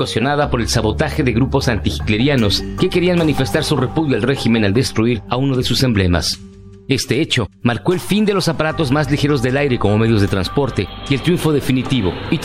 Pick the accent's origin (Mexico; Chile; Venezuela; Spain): Mexico; Como los mexicanos nos tomamos en serio las pendejadas y tomamos aguas a lo importante